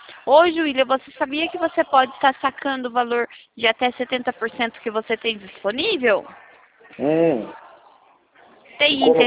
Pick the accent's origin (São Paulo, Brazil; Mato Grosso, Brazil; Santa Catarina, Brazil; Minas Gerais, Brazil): São Paulo, Brazil; Araras; a gente é daqui de Araras.